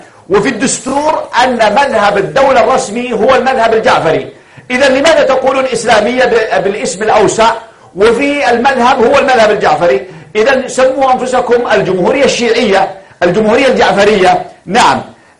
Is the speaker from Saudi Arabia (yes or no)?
no; Yemen